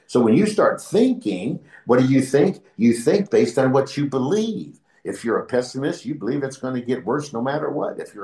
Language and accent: English; United States; moved away as an adult; now in Negril, Jamaica; sabbatical that brought me to Negril, Jamaica, where I live now. I'm from America, but I live here where I do my missionary work.